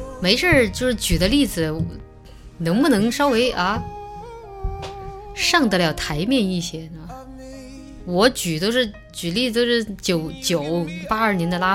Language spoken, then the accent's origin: Chinese; Chongqing, China; accent: Chongqing dialect; 用我们重庆话来就是说